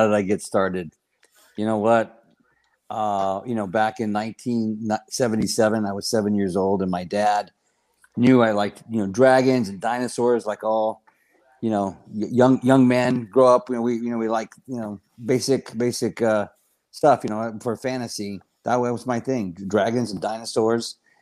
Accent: Texas, United States; You know, it was a very traumatizing experience growing up in South Texas during that time.

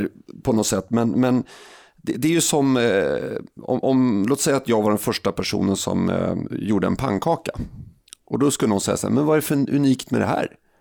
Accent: Sweden; Jag är fortfarande svensk

